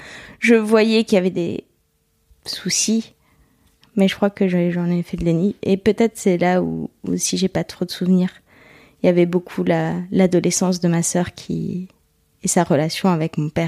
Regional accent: Bouzonville, Grand Est, France; Ouais, alors je viens d'un coin paumé de France qui s'appelle Bouzonville.

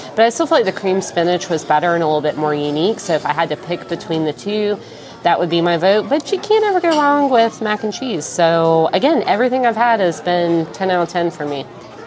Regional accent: Mississippi, United States; Everybody likes to say I'm bougie, but I'm from Mississippi, and I dip most of my food in ranch, so I'm not convinced that I am.

